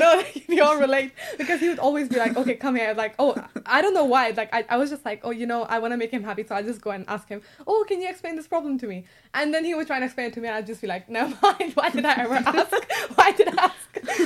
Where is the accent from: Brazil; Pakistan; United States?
Pakistan; moved away as an adult; now in United Kingdom; I grew up in Pakistan. I moved to the UK when I was 18